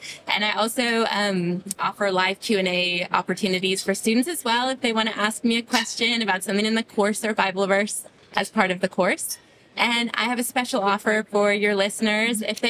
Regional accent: Chicago, Illinois, United States; also born or lived in Jerusalem; Yes, I grew up in Chicago.

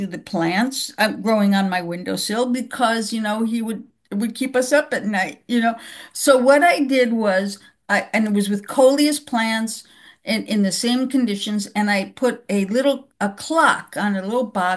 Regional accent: New York City, New York, United States; But my parents were both artists. So I had a big art background growing up in New York City, but I love plants, you know?

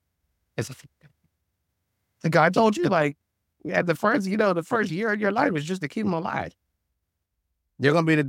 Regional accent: Philadelphia, Pennsylvania, United States; because I grew up in North Philly and I grew up in poverty, this is the only option.

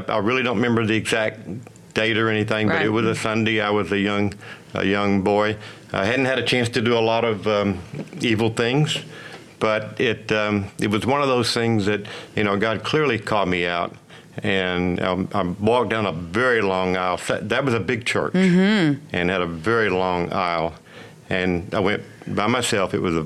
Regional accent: Houston, Texas, United States; Yeah, I was born in Houston. I've lived here all my life.

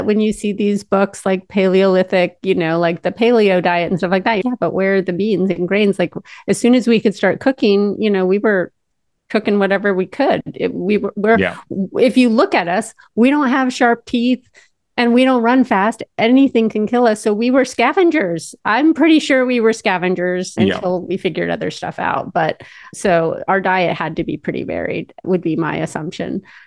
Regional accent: United States; I grew up in the United States and we grew up hungry. And we grew up eating beans.

